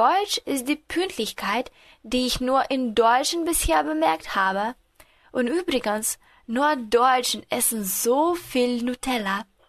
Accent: Latvia; German is a second language; ich komme aus Lettland.

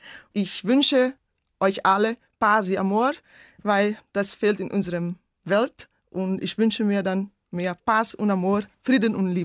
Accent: Chapada, Rio Grande do Sul, Brazil; German is a second language; Ich komme nicht aus den Bergen, sondern aus Chapada, Brasilien. Ich bin im Jahr 1983 geboren

